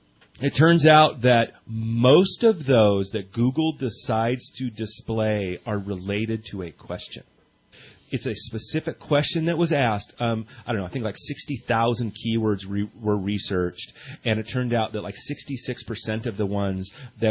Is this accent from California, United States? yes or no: yes; California, United States; I grew up in Shasta County, so I knew everything and everybody